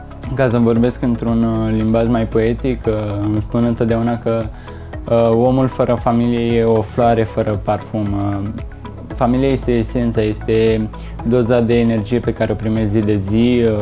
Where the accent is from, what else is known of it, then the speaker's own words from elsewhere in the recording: Pietros, Buzău County, Romania; Eu sunt din sat Pietros, comuna Coșteș, județ Buzău. Este un sat destul de apropiat de județ, de oraș, care îmi dă posibilitatea să fac naveta zi de zi